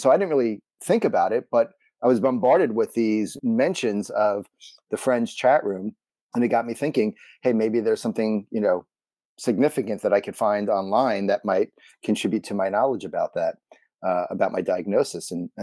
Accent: Brooklyn, New York, United States; I happened to catch up with an old friend from growing up in Brooklyn.

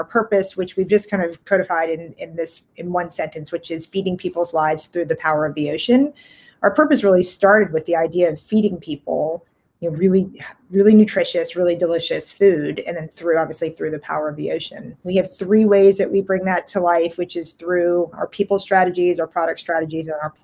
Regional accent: Atlanta, Georgia, United States; I was raised in Atlanta, Georgia, which was not the hotbed of sustainable thinking.

